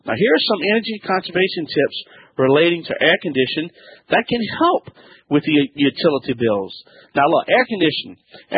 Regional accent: Louisiana, United States; That's right. I'm the Cajun man from the Bayou Land.

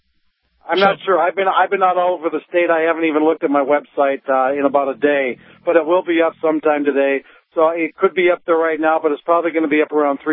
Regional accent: Annandale, Minnesota, United States; while I was marching in my hometown 4th of July parade in Annandale, Minnesota

